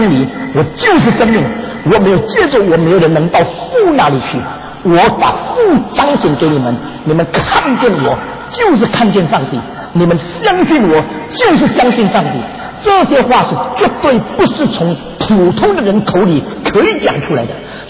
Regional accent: China; 我们中国人对这两个字很了解，所以西方所讲的宇宙，中文呢就是用宇宙两个字

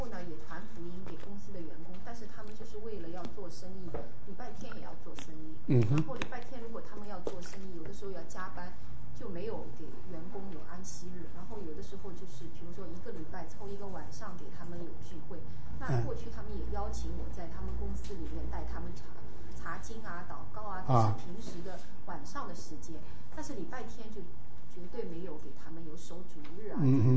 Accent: China; 因为我是就是从大陆过来啊，

